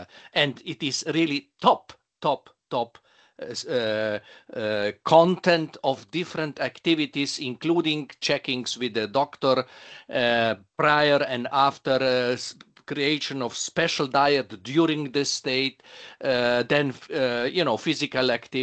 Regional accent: Slovenia; And when speaking about Slovenia, I'm coming from Slovenia, basically all our spas are in deep rural area.

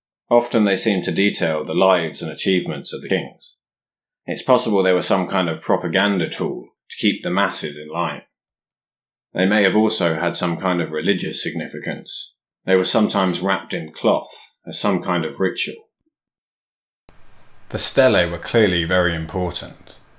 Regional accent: England, United Kingdom; As an Englishman, the idea of class and social status is very familiar to me.

